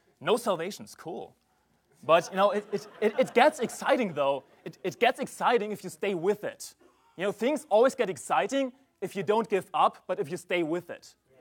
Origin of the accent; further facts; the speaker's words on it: Görlitz, Saxony, Germany; English is a second language; I went soul winning in my hometown, Görlitz, which is the easternmost town in Germany, close to Poland. And this was in the former German Democratic Republic, which was a socialist state.